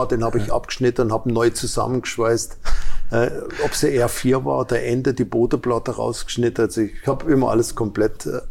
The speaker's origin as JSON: {"language": "German", "region": "Baden-Württemberg", "country": "Germany", "said": "weil da, wo ich herkomme, gibt's keine amerikanischen Autos. Wenn Glück gehabt hast, ist vielleicht mal ein amerikanisches Auto durchs Dorf gefahren, weil das in der Nähe von der Schweizer Grenze war."}